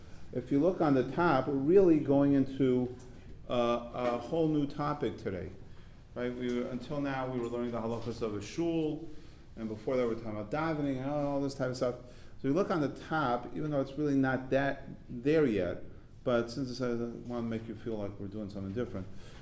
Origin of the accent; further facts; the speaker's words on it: Los Angeles, California, United States; I was from Los Angeles.